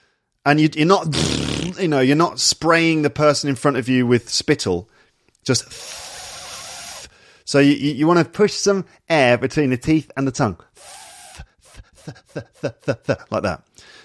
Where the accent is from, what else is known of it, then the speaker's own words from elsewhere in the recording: West Midlands, United Kingdom; I grew up near Birmingham, so I'm very used to hearing Birmingham accents.